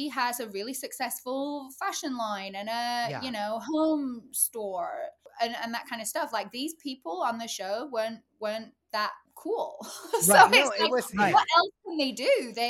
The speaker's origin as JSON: {"language": "English", "region": "England", "country": "United Kingdom", "said": "So for me, as a like part of the reason why I'm doing this show is that I'm like, I'm the English chick on the show."}